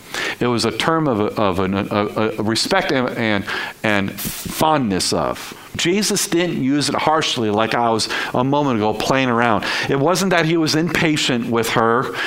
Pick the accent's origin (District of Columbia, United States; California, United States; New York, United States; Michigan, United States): Michigan, United States; Detroit; his mathematical skills were a lot like mine growing up in Detroit.